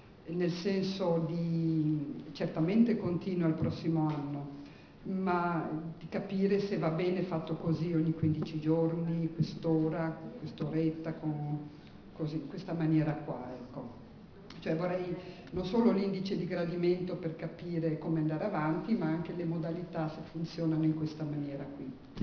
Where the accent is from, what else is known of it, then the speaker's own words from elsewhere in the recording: Germany; Io sono tedesca, tedesca, e attacco alle 6 in punto